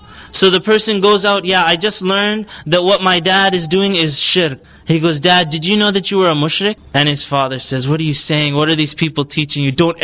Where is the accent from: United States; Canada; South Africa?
Canada; even when I was younger and I grew up in Canada, anger is not proof.